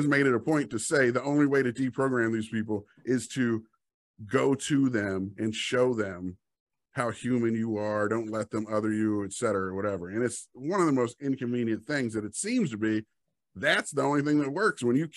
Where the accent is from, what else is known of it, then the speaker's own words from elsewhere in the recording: Oxon Hill, Maryland, United States; Like I said, we grew up in Oxon Hill. We had to fight all the time because we were white kids, but all our best friends were black folks.